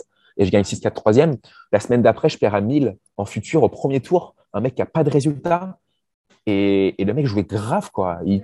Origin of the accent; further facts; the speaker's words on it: Normandy, France; je suis normand.